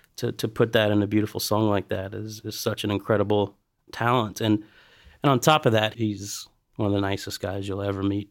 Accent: Appalachia, United States; it's very similar to the trailer park parties that I grew up with in the Appalachian Mountains.

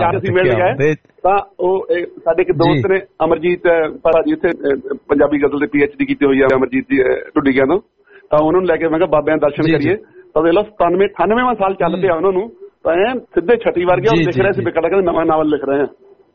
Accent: Punjab, India; ਇਲਾਕਾ ਜੀ ਸਾਡੇ ਪਿੰਡ ਤੋਂ 8-10 ਕਿਲੋਮੀਟਰ ਮਾਲਪੁਰ ਜੀ, ਥਾਣਾ ਸਾਡਾ ਮਾਲਪੁਰ ਪੈਂਦਾ ਜੀ, ਜ਼ਿਲ੍ਹਾ ਹੁਸ਼ਿਆਰਪੁਰ ਤਹਿਸੀਲ ਗੜ ਸ਼ੰਕਰ ਪਿੰਡ ਦੀ ਸਾਡਾ ਇਲਾਕਾ

